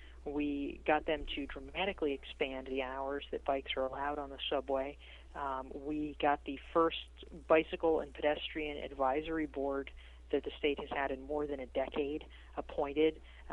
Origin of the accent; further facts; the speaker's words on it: North Carolina, United States; also born or lived in Massachusetts; I grew up in North Carolina, actually.